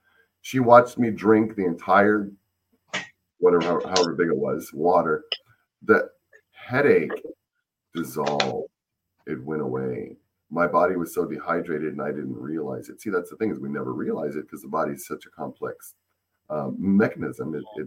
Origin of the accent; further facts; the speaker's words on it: Tucson, Arizona, United States; I learned from growing up in a desert, growing up in Tucson, Arizona, where it's very hot and it's extremely dry.